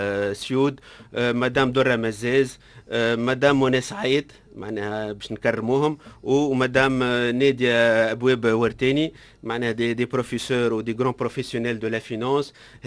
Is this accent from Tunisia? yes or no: yes; Tunisia; عندنا الكفاءات من المهندس حتى للليدرشيب معناها عندنا في تونس